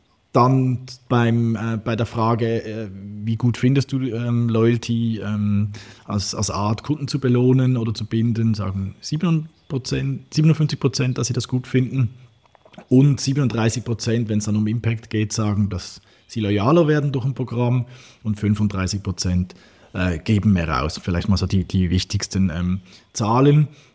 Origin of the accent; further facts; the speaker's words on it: Switzerland; zum südlichen Nachbarn, sprich der Schweiz, meinem Heimatland.